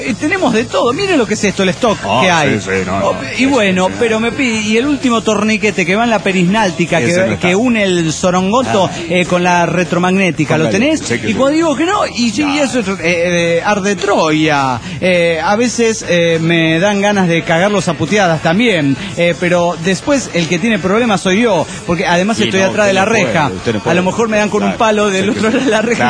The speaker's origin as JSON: {"language": "Spanish", "town": "Burzaco", "region": "Buenos Aires Province", "country": "Argentina", "said": "Bursaco, así se llama el lugar donde yo resido y de donde soy. Esto queda en la provincia de Buenos Aires, en Argentina"}